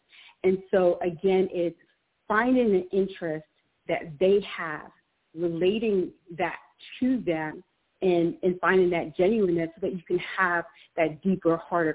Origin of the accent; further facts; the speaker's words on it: Jamaica; Being Jamaican myself, I would love to see more projects happen in development and construction in Jamaica